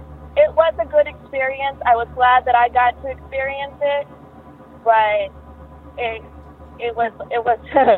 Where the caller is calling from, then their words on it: Texas, United States; I'm calling from Texas.